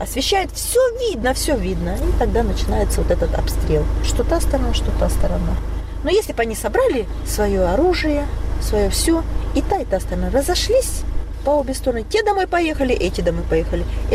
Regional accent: Ukraine; Ты русский, я украинец. Мы одинаковые.

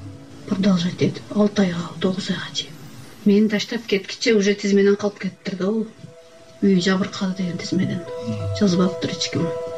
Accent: Batken Region, Kyrgyzstan; Мен Баткенден келдим деле анан көчөгө чыга ала элем.

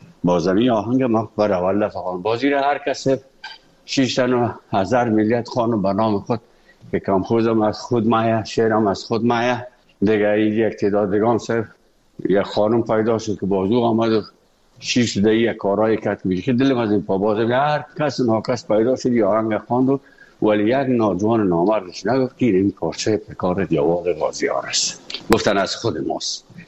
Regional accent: Afghanistan; moved away; وقتی که من از افغانستان بر آمدم

